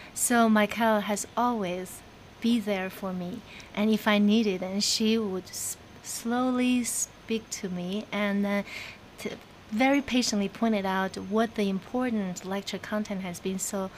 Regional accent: Xinjiang, China; now in United States; I was born and raised in the Uyghur family in the northwestern part of China called Xinjiang. So technically, I am Chinese-born American pianist.

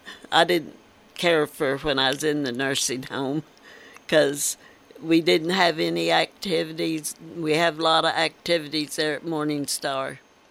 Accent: Altoona, United States; I was raised around Altoona

